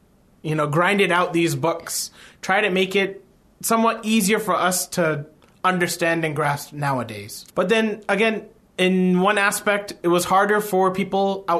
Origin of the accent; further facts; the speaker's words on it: United States; I'm from America.